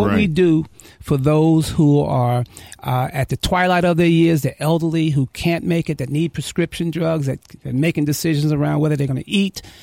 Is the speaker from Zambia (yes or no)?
no; New York City, New York, United States; You know, I grew up in New York City. My mother was on food stamps, you know, so I know what it's like to get government cheese, you know.